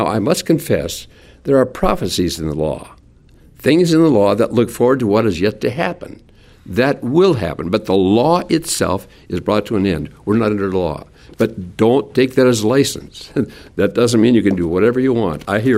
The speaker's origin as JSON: {"language": "English", "region": "Minnesota", "country": "United States", "tie": "born or raised there", "said": "I said I grew up in Minnesota."}